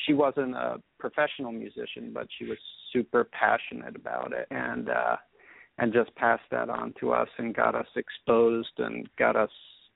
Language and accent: English; Brooklyn, New York, United States; Well, I grew up in Brooklyn, New York, and I had really a great home life